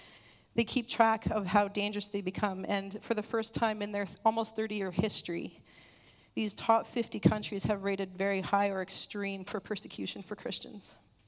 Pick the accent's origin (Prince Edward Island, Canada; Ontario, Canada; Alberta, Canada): Alberta, Canada; Medicine Hat; I grew up in Medicine Hat area, and so we got some pretty wild storms down there.